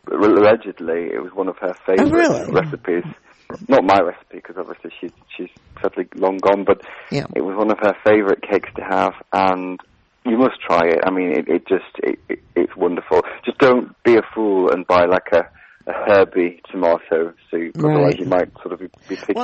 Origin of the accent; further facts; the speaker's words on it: North West England, United Kingdom; my hometown in Lancashire, rural Lancashire.